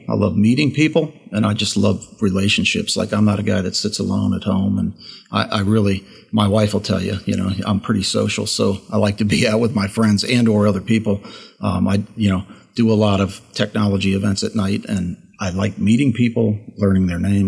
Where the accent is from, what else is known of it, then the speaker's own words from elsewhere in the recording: Alexandria, Virginia, United States; born there; I am local. I was born in Alexandria, and I live in Reston, Virginia